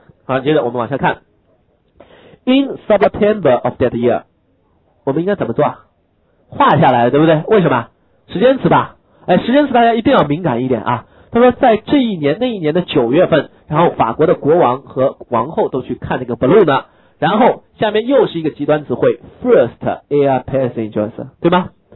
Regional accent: China; 但是我们中国人都知道，对不对？

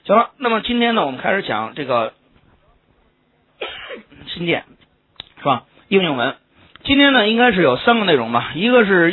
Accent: China; 就拿这个段落来看，我们中国人会怎么说呢？

